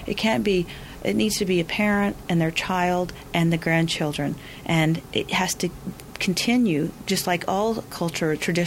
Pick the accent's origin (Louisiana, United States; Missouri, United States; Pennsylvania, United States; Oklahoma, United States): Oklahoma, United States; Oklahoma City; I didn't have the opportunity to be around it as much as I would have preferred as a child growing up in Oklahoma City.